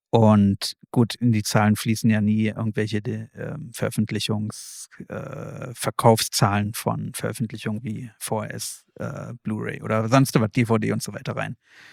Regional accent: Berlin, Germany; am Ende sprang mir dann natürlich als Berliner sofort die Tafel in die Augen

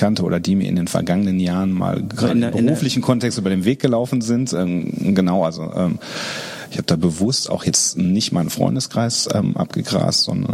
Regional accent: Dortmund, North Rhine-Westphalia, Germany; Das jetzt ist natürlich meine Heimatstadt

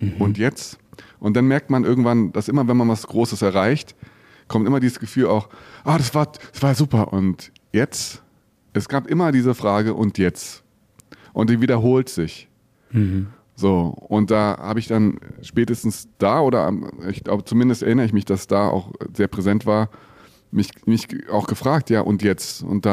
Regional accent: Berlin, Germany; in der Philharmonie Berlin zu spielen, also in einem der schönsten Häuser meiner Heimatstadt.

